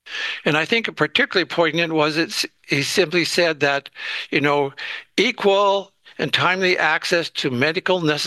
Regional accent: Canada; as a Canadian

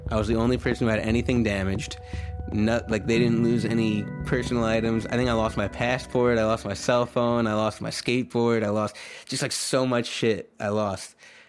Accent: New York, United States; no, but I'm from New York, and I want to do this.

